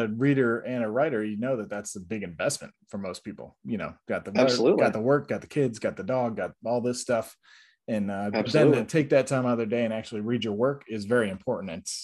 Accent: New York, United States; I grew up right outside of Syracuse.

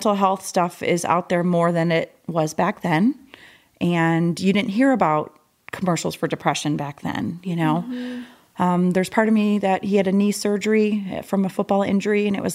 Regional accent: Michigan, United States; I was born and raised in Michigan, and my brother and I were 15 months apart, very close, no other siblings. And in Michigan, our school was 7th, 8th, 9th grade

